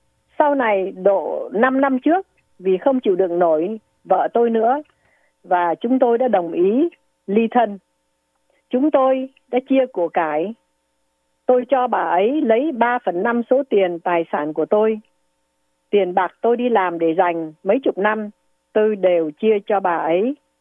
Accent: Northern Vietnam, Vietnam; now in United States; Tôi là người Bắc Kỳ chính thống, còn vợ tôi là người Nam Kỳ. Tôi qua Mỹ từ năm 75, lấy được bằng cấp tiến sĩ ở Mỹ.

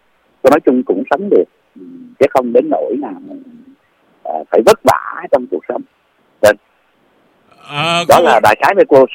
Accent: South Vietnam, Vietnam; Vâng, tôi thì sinh ra và lớn lên ở miền Nam Việt Nam trong suốt 25 năm chiến tranh của nội chiến. Thì tôi sinh ra và lớn lên ở miền Nam.

